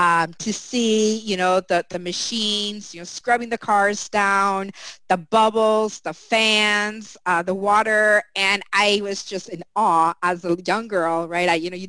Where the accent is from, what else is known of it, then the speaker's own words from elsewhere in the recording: Mexico City, Mexico; now in Miami, United States; Well, I currently reside in Miami, Florida here in the U.S., but I actually grew up in Mexico City.